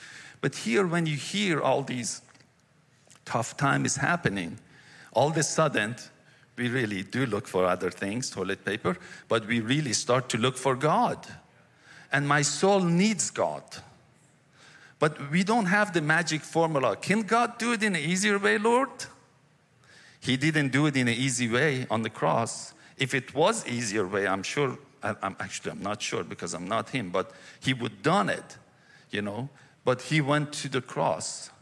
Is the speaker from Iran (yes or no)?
yes; Iran; I grew up in Iran. I was 12 years old when revolution happened.